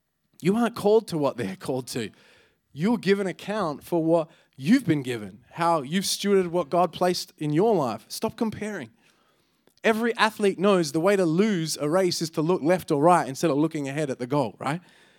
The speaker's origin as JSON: {"language": "English", "town": "Southlake", "region": "Texas", "country": "United States", "tie": "born or raised there", "said": "Hey, I grew up in Southlake. I get it. We had to lock the doors too, all right?"}